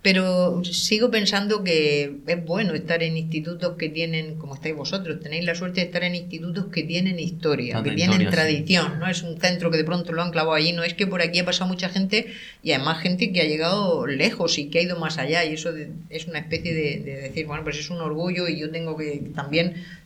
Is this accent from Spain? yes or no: yes; San Javier, Region of Murcia, Spain; now in Murcia, Spain; Soy súper murciana. Soy de San Javier. Allí, la verdad es que viví allí muchos años hasta que me vine a Murcia a hacer la carrera.